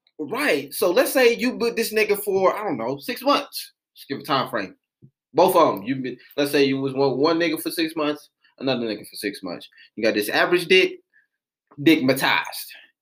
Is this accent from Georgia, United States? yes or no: yes; Atlanta, Georgia, United States; I got to, I'm from Atlanta.